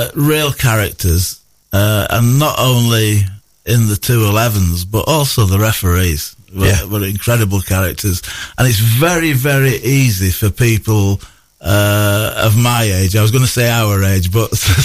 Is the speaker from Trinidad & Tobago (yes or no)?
no; Bradford, Yorkshire and the Humber, United Kingdom; Yeah, I moved down here from Yorkshire. And I got a job as sports editor at the Advertiser.